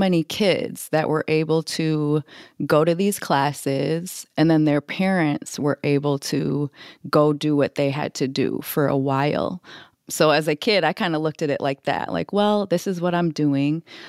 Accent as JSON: {"language": "English", "town": "St. Paul", "region": "Minnesota", "country": "United States", "tie": "born or raised there", "said": "I grew up in St. Paul actually learning bomba."}